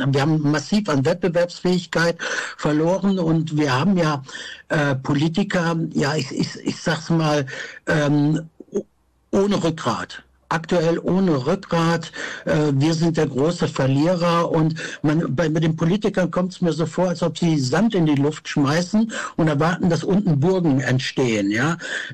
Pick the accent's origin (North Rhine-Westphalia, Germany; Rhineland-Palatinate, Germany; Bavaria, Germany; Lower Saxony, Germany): North Rhine-Westphalia, Germany; ich komme ja selber aus dem Sauerland, ja, und da ist es kalt, wir haben harte Winter, ja.